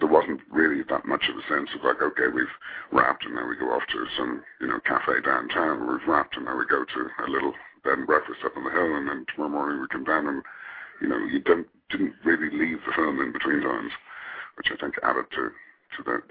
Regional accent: Dublin, Leinster, Ireland; Yeah, I'm from Dublin

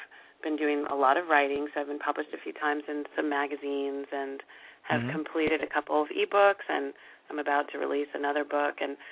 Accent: Virginia, United States; And I hail from Virginia, and my father was a career Marine, so I'm a military brat, and have lived in 10 states, moved 20 times

